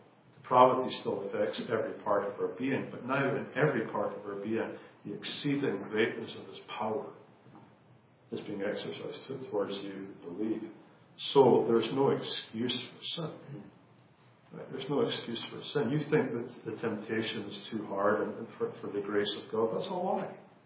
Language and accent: English; Scotland, United Kingdom; I'm from Scotland, she's Dutch